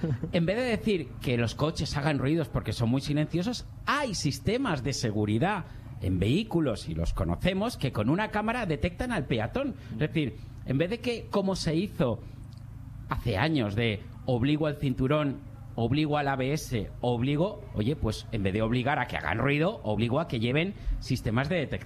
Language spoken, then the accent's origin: Spanish; Alicante, Valencian Community, Spain; now in Madrid, Spain; Yo, Alicante, medio Valencia, exiliado en Madrid. Pero es que llevo 15 años en Madrid y es mi casa, ¿no?